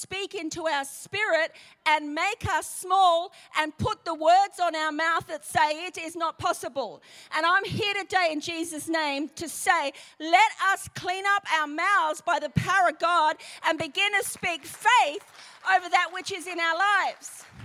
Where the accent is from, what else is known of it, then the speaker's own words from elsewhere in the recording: Yorkshire and the Humber, United Kingdom; accent: Yorkshire; My Yorkshire accent after all this time is really not developed.